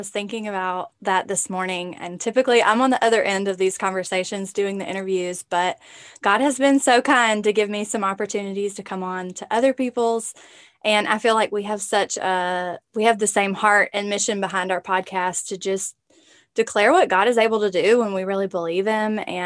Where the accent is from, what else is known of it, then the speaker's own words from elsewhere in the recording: Macon, Georgia, United States; now in Albany, United States; Of course, I'm originally from Macon, Georgia, but we call Albany our home now, which is just about an hour and a half south of Macon. So deep South Georgia girl.